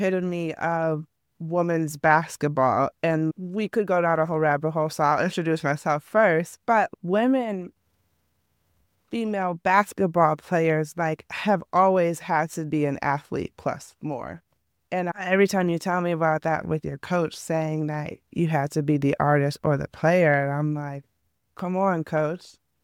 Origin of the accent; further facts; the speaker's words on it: Chicago, Illinois, United States; now in Philadelphia, United States; I'm originally from Chicago. So let me start with my story here. I'm an implant, as they call it here in Philly.